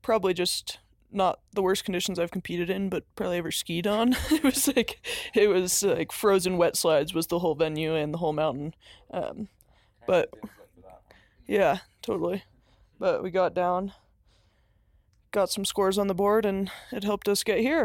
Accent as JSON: {"language": "English", "town": "Truckee", "region": "California", "country": "United States", "tie": "born or raised there", "said": "I grew up in Truckee, California."}